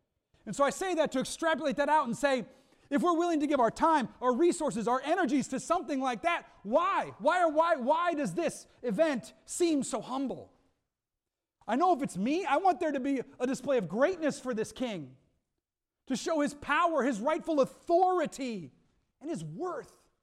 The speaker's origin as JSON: {"language": "English", "country": "United States", "said": "I'm American through and through."}